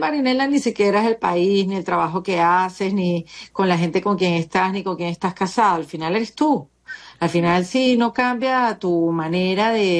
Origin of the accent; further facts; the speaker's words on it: Venezuela; now in Miami, United States; emigré como muchos venezolanos, llegué a la ciudad de Miami, como sabes, mi familia es cubana y ellos estaban aquí, ellos ya se habían ido de Venezuela porque ellos sabían más que yo, y entonces me esperaron aquí en Miami, ya yo llevo 11 años viviendo acá